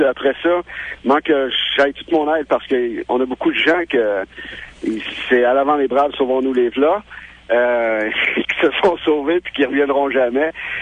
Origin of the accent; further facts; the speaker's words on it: Quebec, Canada; now in Mississippi, United States; Quand je suis petit de Québec, je suis allé travailler à Cleveland, en Ohio.